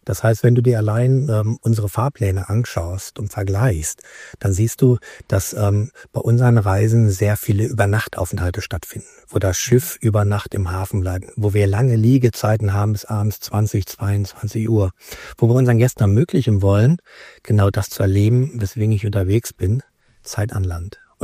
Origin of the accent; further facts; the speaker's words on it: Düsseldorf, North Rhine-Westphalia, Germany; Ich als Düsseldorfer kenne vielleicht ja Schafe von den Rheinufer